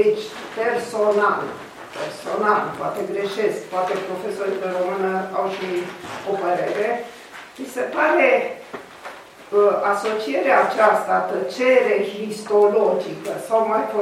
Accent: Romania; pentru mine ca român

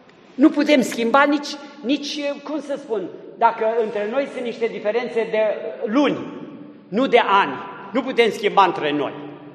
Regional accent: Brașov County, Romania; Dar sunt din Transilvania, sunt din țara Făgărașului. Am avut un tip de copilărie, un tip de tinerețe, nu?

